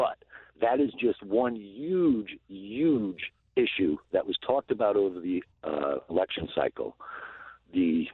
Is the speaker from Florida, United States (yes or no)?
no; New York, United States; You know what? I'm from New York originally.